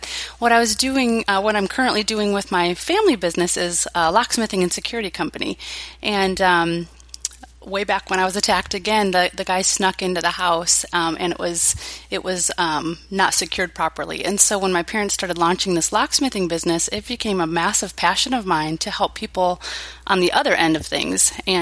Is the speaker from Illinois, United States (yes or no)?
yes; Chicago, Illinois, United States; also born or lived in Texas, United States / Wisconsin, United States; now in Maricopa County, United States; But I grew up in the Chicago area. I was born in Texas, but left when I was about 5, and so all my roots are there. And then I grew up in the Chicago suburbs, and then spent about 10 years in Wisconsin.